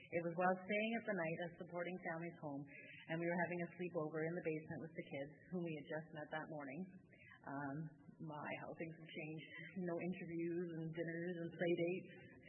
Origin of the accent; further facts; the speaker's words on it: Pakistan; I was born into a missionary family and was fortunate enough to be born and raised in Pakistan.